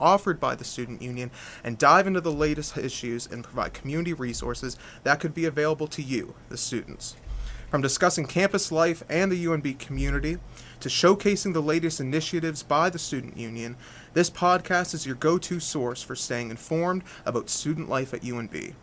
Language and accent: English; Amherst, Nova Scotia, Canada; now in Fredericton, Canada; I'm from Amherst, Nova Scotia, a little town on the border of New Brunswick. So being here in Fredericton's not too far away from home.